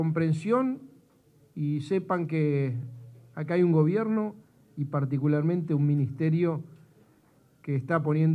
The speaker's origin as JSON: {"language": "Spanish", "country": "Uruguay", "said": "lo digo como uruguayo"}